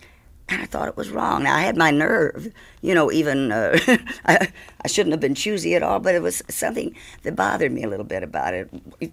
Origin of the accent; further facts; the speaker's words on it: Houston, Texas, United States; And so I won, in Houston, my hometown.